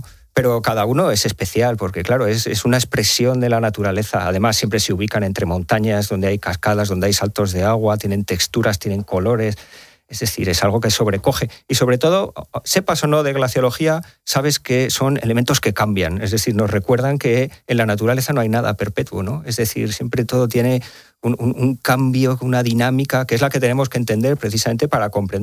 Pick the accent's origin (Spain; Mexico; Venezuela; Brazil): Spain; más siendo español